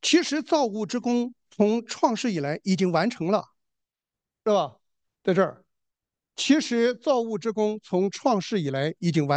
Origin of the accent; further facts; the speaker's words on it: China; 我小时候在中国农村长大啊